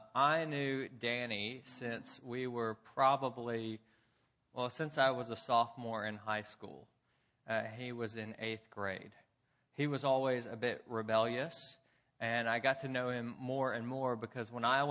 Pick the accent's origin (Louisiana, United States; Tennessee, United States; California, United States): Tennessee, United States; Memphis; And then I went off to seminary, and slowly as I came back to Memphis, my hometown, to check in with him